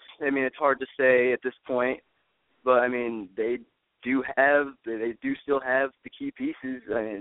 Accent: Scottsdale, Arizona, United States; I'm from Scottsdale.

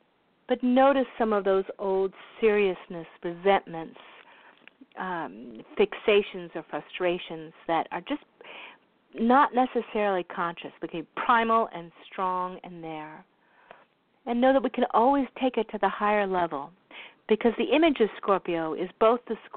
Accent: St. Paul, Minnesota, United States; I'm from St. Paul, Minnesota

